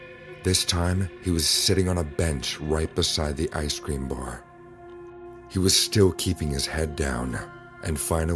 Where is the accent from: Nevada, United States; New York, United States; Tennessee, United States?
Tennessee, United States; Nashville; I'm from Nashville, but I stayed at my grandfather's place when this particular incident occurred.